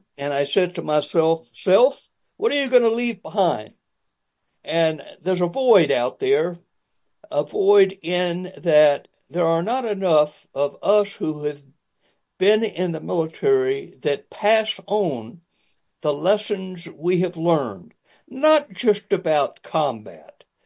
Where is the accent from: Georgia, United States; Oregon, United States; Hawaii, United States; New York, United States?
Georgia, United States; Savannah; My mother handed me from pillar to post to family members all over the Savannah, South Georgia area.